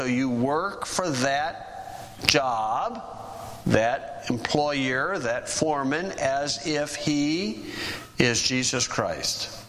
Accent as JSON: {"language": "English", "region": "Oregon", "country": "United States", "said": "Now, I'm not from Montana, from Oregon."}